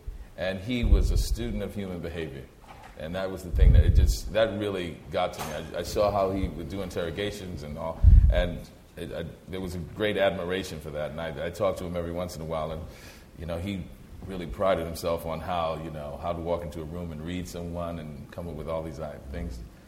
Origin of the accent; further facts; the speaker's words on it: New Orleans, Louisiana, United States; I'm originally from New Orleans, and it reminded me of home.